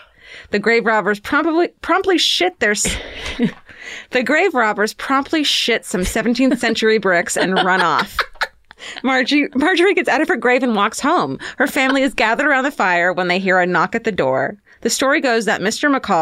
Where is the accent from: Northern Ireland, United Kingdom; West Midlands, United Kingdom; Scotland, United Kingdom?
Northern Ireland, United Kingdom; Lurgan; The place is Lurgan, County Armagh, Ireland.